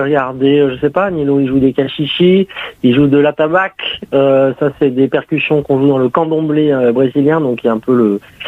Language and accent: French; Portugal; also born or lived in Spain; Moi, j'ai grandi au Portugal et en Espagne.